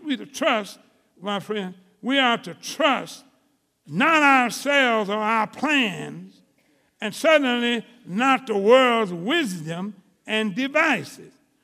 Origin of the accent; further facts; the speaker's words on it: Sacramento, California, United States; She said, where are you from? I said, Sacramento, California.